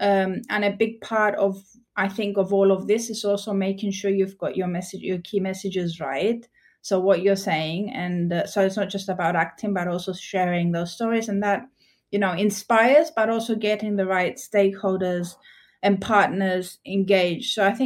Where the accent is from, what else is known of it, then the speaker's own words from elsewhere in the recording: Cyprus; and I'm from Cyprus originally.